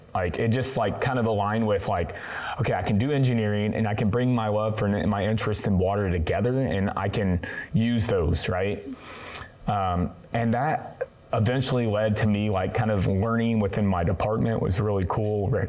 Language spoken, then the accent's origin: English; Indiana, United States; I grew up in Indiana, and my family has a big farm in southern Indiana